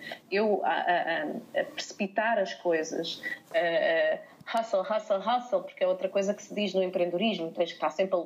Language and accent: Portuguese; Portugal; Eu sou portuguesa.